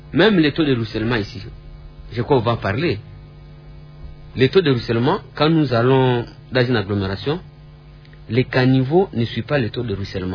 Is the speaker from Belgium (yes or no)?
no; Morocco; Je viens du Maroc, laissez-moi vous dire, les Marocains adorent leur train, et leur tramway.